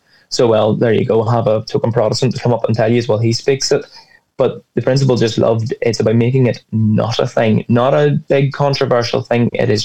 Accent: Ireland; We have an accent that is built for the Irish language, for the dialect of where we live and we grew up in. The how I viewed Ireland is

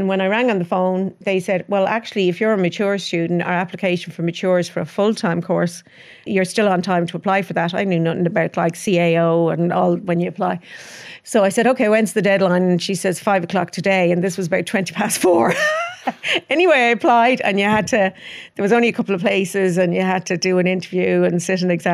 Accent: Clontarf, Leinster, Ireland; I was born and raised in Clontarf. And then when I got married, we lived out in Malahide first

